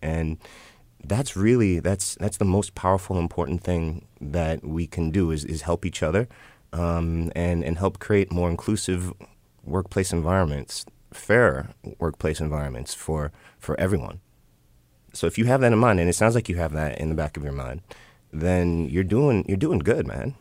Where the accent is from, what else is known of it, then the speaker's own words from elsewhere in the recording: Chicago, Illinois, United States; I'm from Chicago too, so I respect.